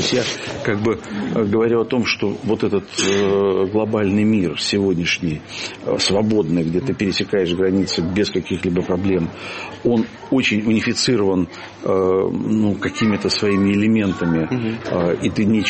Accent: Lviv, Lviv Oblast, Ukraine; born there; даже мне, живя на границе с Европой, вот я родился во Львове, это была такая большая страна.

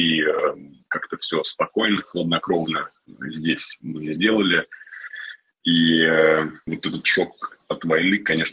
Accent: Saint Petersburg, Russia; also born or lived in Moscow; я из Петербурга, долго жил в Москве, потом опять вернулся в Петербург.

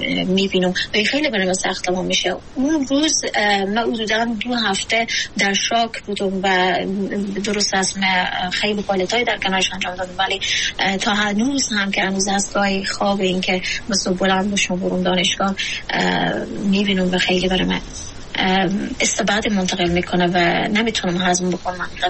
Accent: Afghanistan; born or raised there

